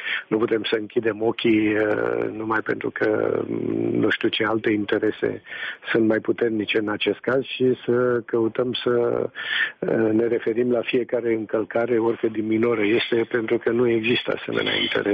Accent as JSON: {"language": "Romanian", "country": "Romania", "said": "nu putem să facem o discriminare când luăm măsurile la adresa României numai pentru că suntem români"}